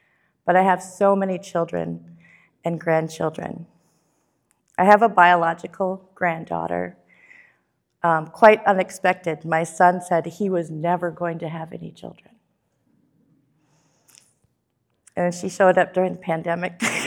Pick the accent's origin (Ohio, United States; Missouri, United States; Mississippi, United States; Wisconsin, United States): Wisconsin, United States; La Crosse; now in Winona, United States; So yeah, I was born in La Crosse on French Island. And I lived there a very significant portion of my 50 years.